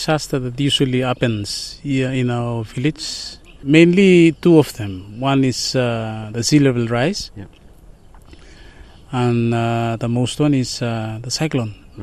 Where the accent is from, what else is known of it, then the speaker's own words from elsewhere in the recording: Epau, Shefa, Vanuatu; I am from Epau village. I live here since I was born.